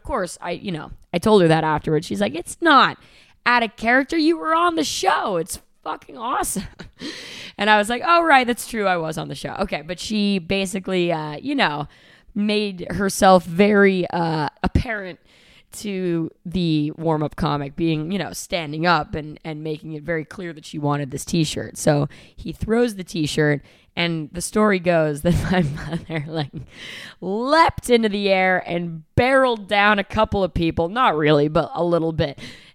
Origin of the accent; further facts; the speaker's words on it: New York, United States; New Yorkers, we've never like done it per se.